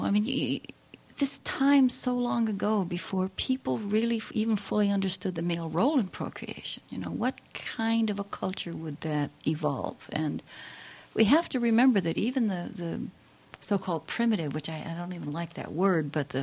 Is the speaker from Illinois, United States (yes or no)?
yes; Chicago, Illinois, United States; born there; moved away as an adult; now in Oregon, United States